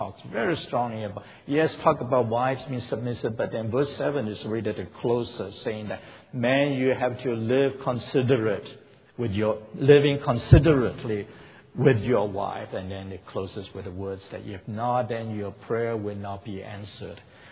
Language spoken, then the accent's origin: English; Hong Kong; She's a missionary in the church I grew up in Hong Kong.